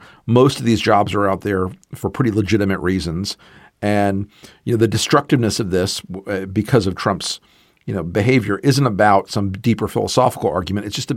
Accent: the South, United States; I'm a Southerner. You can mock Southern accents.

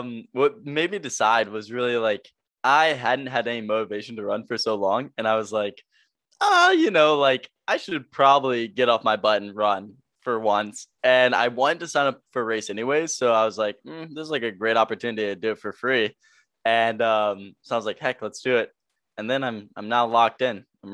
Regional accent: Virginia, United States; I'm 21. I'm from Virginia. I now live in LA, and I'm basically a running YouTuber

